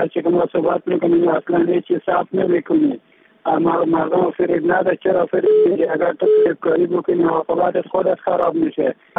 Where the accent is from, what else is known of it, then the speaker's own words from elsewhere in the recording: Afghanistan; من افغان هستم،